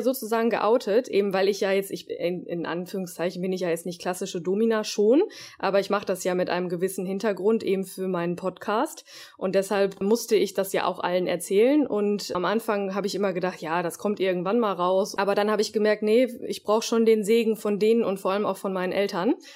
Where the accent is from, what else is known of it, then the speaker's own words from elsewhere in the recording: North Rhine-Westphalia, Germany; Also ich komme aus dem Pott so